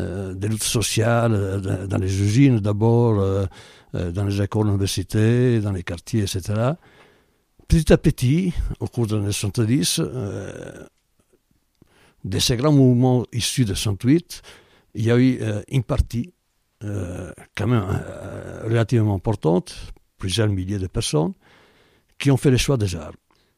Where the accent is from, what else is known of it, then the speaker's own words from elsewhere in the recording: Veneto, Italy; Moi, je viens d'une province d'Italie, la province de Vicenza, dans le nord-est, à 80 km de Venise, dans les terres